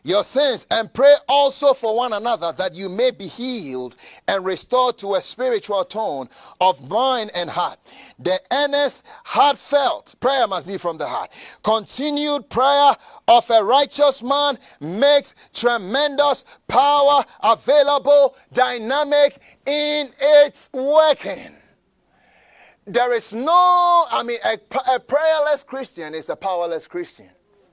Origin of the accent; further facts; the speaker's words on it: Colorado, United States; I'm from Colorado. I know how to drive.